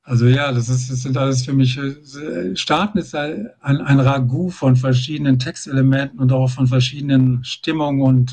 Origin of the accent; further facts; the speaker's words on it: Bielefeld, North Rhine-Westphalia, Germany; moved away; dass ich da ich ja jetzt schon sehr, sehr lange nicht mehr in Bielefeld wohne, aber das natürlich meine Heimatstadt ist und ich da geboren bin